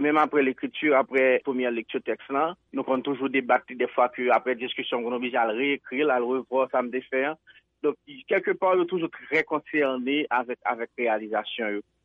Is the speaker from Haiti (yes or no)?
yes; Haiti; C'est réalité pas nous en tant qu'Haïtien.